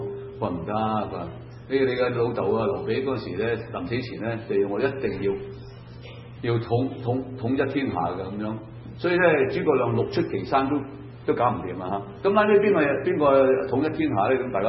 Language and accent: Cantonese; China; 我哋都係中國人講係嘛？